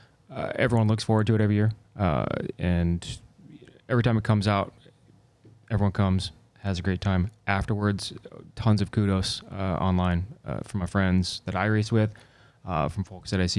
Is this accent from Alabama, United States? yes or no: no; Edwardsville, Illinois, United States; Edwardsville.